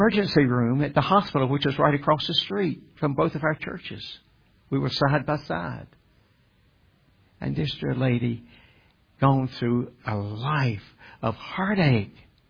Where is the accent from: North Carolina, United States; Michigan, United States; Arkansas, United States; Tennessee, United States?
North Carolina, United States; coming through my hometown in North Carolina after he had died in Georgia.